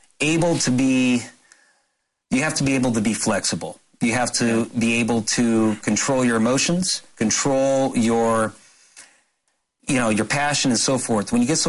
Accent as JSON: {"language": "English", "town": "San Diego", "region": "California", "country": "United States", "said": "I come from San Diego, so... Some good IPAs."}